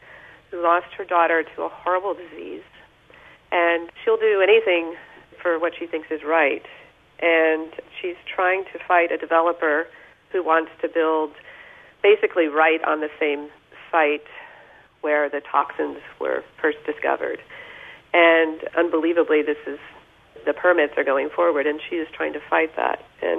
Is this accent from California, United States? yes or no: no; Friendswood, Texas, United States; You know, when I grew up in Friendswood, I love Friendswood, by the way.